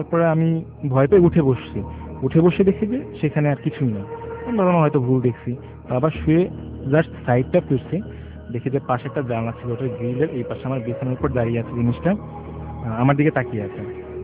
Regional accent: Dhaka, Dhaka Division, Bangladesh; ফার্মগেট থেকে এসেছি।

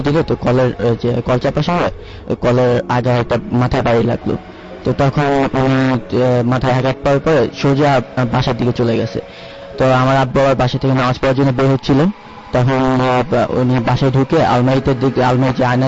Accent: Comilla, Chittagong Division, Bangladesh; কুমিল্লা থেকে আসছি।

